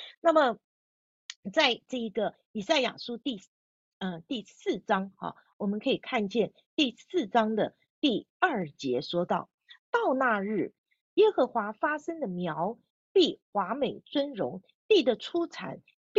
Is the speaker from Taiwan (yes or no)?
yes; Taiwan; 我是从台湾来的